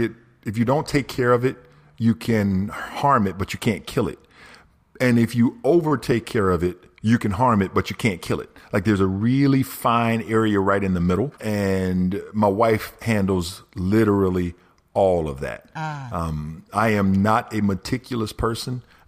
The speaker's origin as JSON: {"language": "English", "region": "Mississippi", "country": "United States", "said": "I'm black and I'm from Mississippi. I've already done more than anybody anticipated I was going to do."}